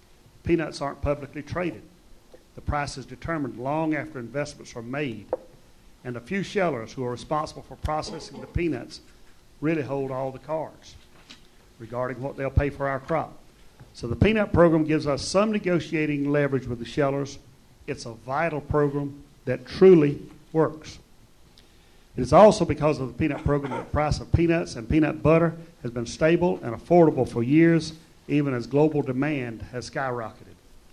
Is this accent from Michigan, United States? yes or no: no; Sylvania, Georgia, United States; from Sylvania, Georgia, which is 1 hour south of Augusta.